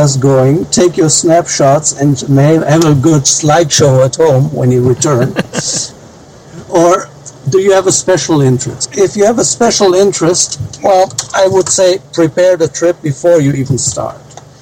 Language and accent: English; Galicia, Spain; also born or lived in Düsseldorf, Germany; now in Greece; I was born in Düsseldorf, Germany, many years back, but I didn't grow up in Germany. I grew up in Spain, in the northwest of Spain, a place called Galicia.